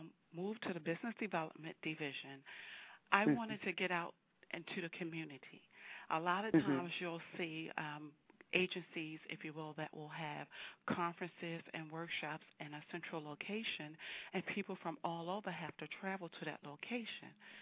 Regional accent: Baltimore, Maryland, United States; I am originally from Baltimore, born and raised.

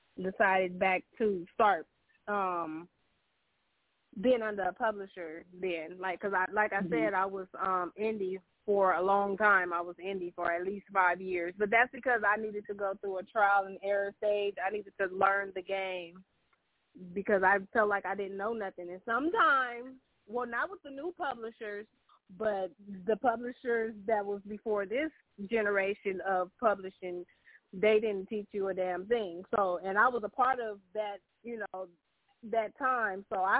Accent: Compton, California, United States; When I moved to Compton, I think I was like 6 when I moved to Co

